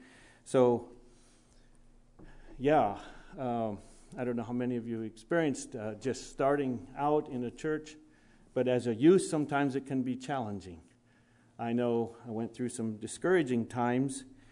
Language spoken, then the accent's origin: English; Seymour, Missouri, United States; I was raised in Missouri. I moved there. My parents moved there when I was 4 years old. That was Seymour.